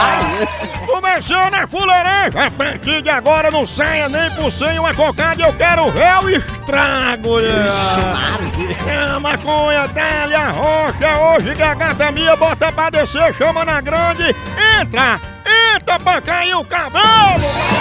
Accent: Cachoeira do Sapo, Rio Grande do Norte, Brazil; Aí, pra minha terra, Cachoeira do Sapo, aí é potência psicológica. Minha terra, Cachoeira do Sapo, é tão grande

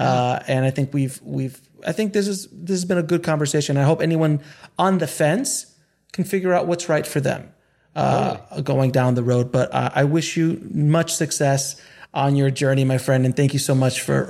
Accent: Miami, Florida, United States; because I came from Florida, which sure. did Miami

